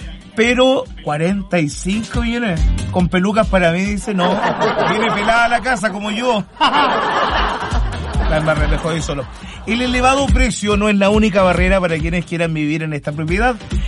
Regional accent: Santiago, Santiago Metropolitan Region, Chile; born there; yo nací en Santiago, bueno, yo muy cerca, como 2 cuadras de donde estaba la mansión de Leonardo Farcas, nací yo. Claro, eso quedaba en Locurro, en Vitacura. Yo nací un poquito más allá, cerca de San Carlos de Apoquindo

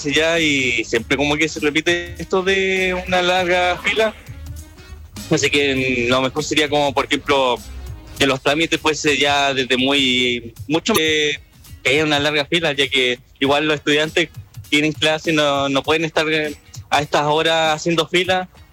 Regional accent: Temuco, Araucanía, Chile; Sí, soy de Temuco.

